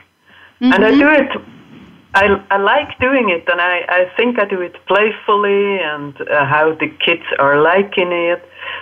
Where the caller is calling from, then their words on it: Basel, Basel-Stadt, Switzerland; Hello, I'm calling in from Basel, Switzerland.